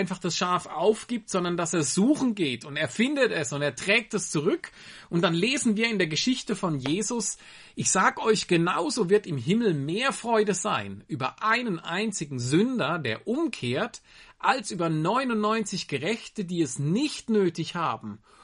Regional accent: Germany; now in Switzerland; 3 Kinder und ich darf in der Schweiz leben als Deutscher.

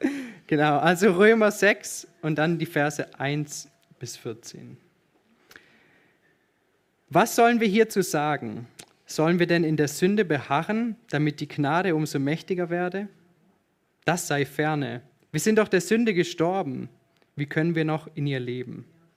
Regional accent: Germany; moved away as an adult; now in Switzerland; ich bin 27 Jahre alt und seit 1,5 Jahren mit der Tanja verheiratet. Und wie ihr hört, bin ich Deutscher. Und ich bin aber fürs Studium in die Schweiz gekommen

